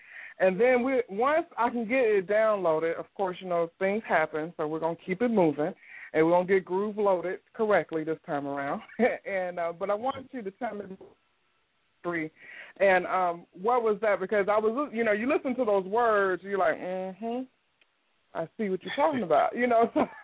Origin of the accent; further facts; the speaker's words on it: Chicago, Illinois, United States; I'm originally from Chicago